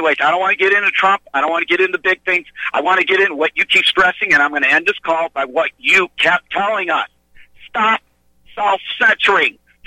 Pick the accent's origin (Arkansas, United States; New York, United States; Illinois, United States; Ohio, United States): Ohio, United States; Cleveland; born there; And even though I was born in Cleveland, I roam around. I was up in Wayne, Romulus. That's up in Detroit.